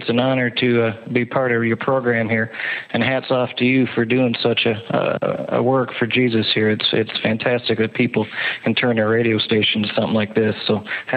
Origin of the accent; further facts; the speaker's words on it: Minnesota, United States; I mean, I'm from Minnesota. You get mosquitoes and walleye mainly there.